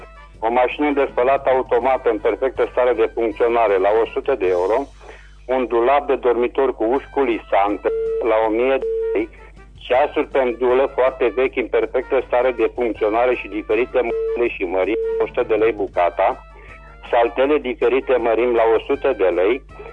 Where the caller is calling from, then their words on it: Reșița, Caraș-Severin, Romania; sunt din Reșița și vreau în primul rând să vă urez la mulți ani.